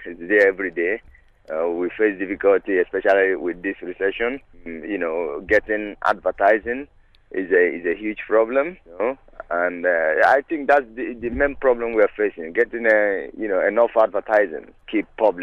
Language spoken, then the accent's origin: English; Nigeria; now in Ireland; I'm originally from Nigeria. I'm here over 14 and a half years.